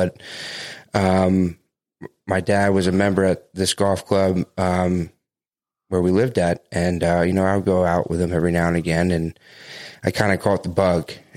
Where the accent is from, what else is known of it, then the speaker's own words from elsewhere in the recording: North Carolina, United States; also born or lived in Delaware; Yeah, so I was born in Delaware. I don't remember any of that, but yeah, we moved to, North Carolina, and I spent most of my childhood, in North Carolina